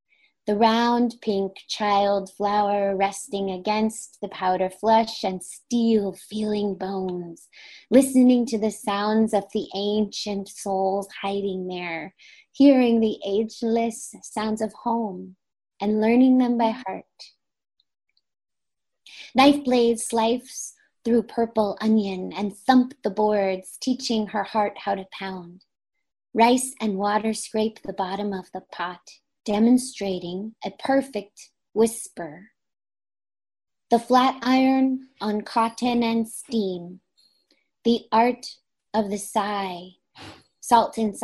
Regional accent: Anchorage, Alaska, United States; born there; I was born in Alaska, Anchorage, Alaska.

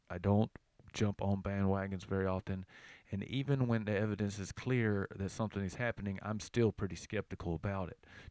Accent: the South, United States; accent: Southern; That's hard for my southern accent to say

